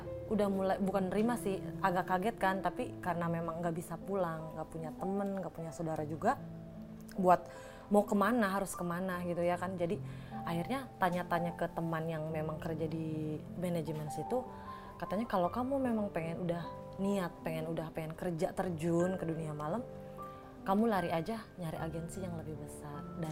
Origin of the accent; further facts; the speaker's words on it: Cirebon, West Java, Indonesia; Dari Cirebon.